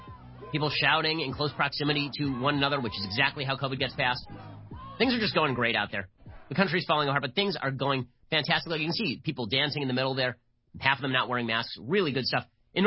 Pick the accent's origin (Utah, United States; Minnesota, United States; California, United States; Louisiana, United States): California, United States; Los Angeles; It could be Mayor Garcetti here in my hometown of Los Angeles.